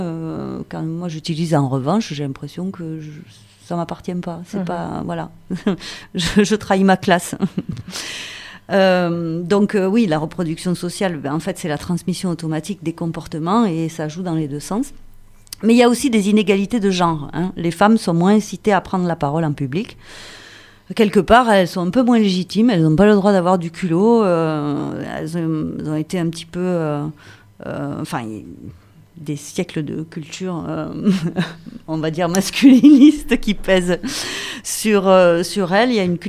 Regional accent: Southern France, France; Moi, je suis méridionale.

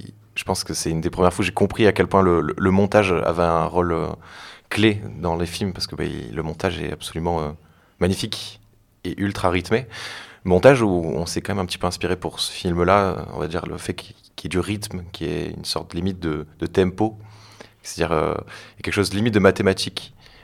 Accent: Dinan, Brittany, France; Alors, moi, je suis dinois

